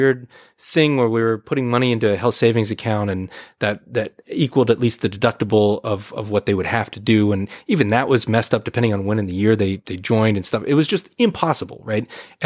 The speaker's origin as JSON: {"language": "English", "country": "United States", "said": "right? And I'm American."}